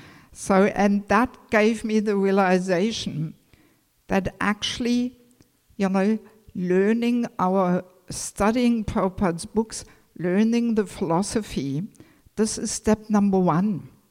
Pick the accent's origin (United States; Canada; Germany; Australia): Germany; English is a second language; moved away; also born or lived in Mayapur; I have never lived in Germany as a devotee, even though that's my nationality.